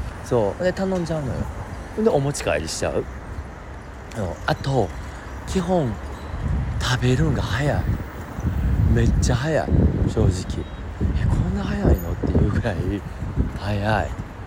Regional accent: Osaka, Japan; 私も大阪の人で、それでまあ関西の人なのね

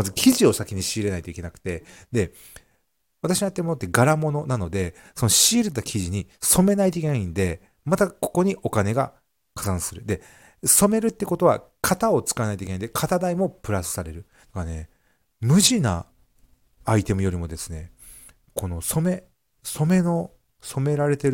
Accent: Okinawa, Japan; 私の地元沖縄県はですね

